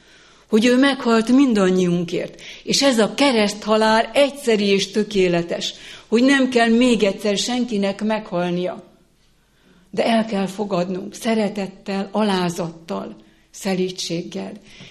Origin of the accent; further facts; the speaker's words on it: Hungary; Hogy nekem itt adatott meg, nekünk itt adatott meg, akár Budaörsön, vagy bárhol, magyarként